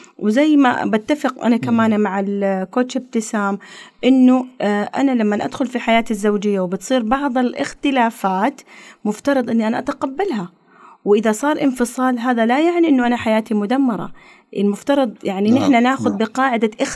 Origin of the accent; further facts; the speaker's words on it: Hadhramaut, Yemen; now in Saudi Arabia; أنا بتكلم كوني كحضرمية عايشة، يمنية عايشة في السعودية